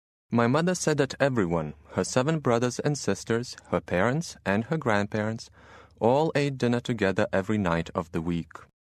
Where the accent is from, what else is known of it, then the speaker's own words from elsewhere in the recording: Vilnius, Vilnius County, Lithuania; now in Chicago, United States; I come from Vilnius, the capital city of Lithuania. I live in Chicago now, but I grew up in Vilnius in the 80s and 90s in an apartment with my immediate family, my sister, my mother, and my father, and of course me.